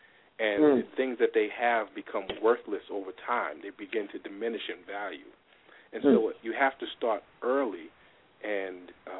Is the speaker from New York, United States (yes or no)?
yes; Brooklyn, New York, United States; Well, I mean, I grew up in East New York, Brooklyn, and I know people who know Brooklyn know that's probably the most economically depressed area in Brooklyn, if not in New York City.